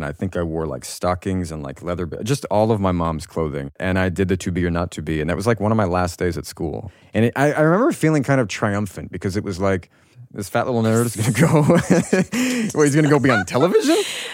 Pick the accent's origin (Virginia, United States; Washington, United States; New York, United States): Virginia, United States; moved away; I moved from Virginia, like upper middle class, kind of affluent, very boring, sort of suburban but idyllic East Coast neighborhood.